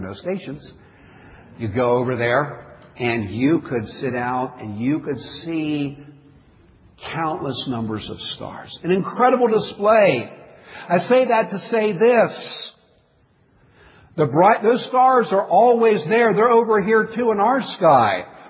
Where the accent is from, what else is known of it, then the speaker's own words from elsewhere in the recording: Highlands, Papua New Guinea; When I was a boy, I grew up in Papua New Guinea. My parents were missionaries, and we were up in the highlands over 6,000 feet high.